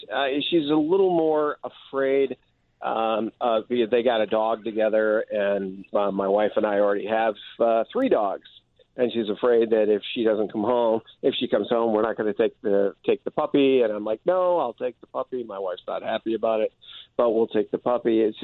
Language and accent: English; Chicago, Illinois, United States; now in Raleigh, United States; I'm listening to you down in Raleigh, North Carolina.